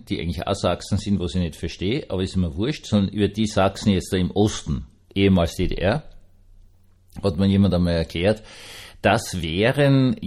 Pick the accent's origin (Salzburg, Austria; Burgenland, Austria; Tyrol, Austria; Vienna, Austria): Vienna, Austria; Also das kann man nur als Wiener verstehen.